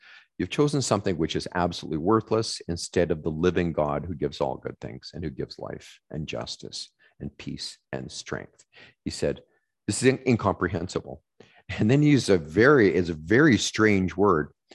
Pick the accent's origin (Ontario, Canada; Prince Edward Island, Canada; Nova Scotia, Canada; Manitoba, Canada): Manitoba, Canada; I'm from Manitoba, so we look down upon that kind of thing.